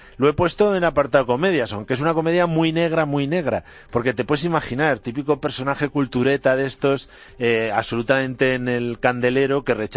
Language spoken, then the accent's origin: Spanish; Madrid, Community of Madrid, Spain; está ambientada en el barrio Malasaña, que es donde yo nací y me crié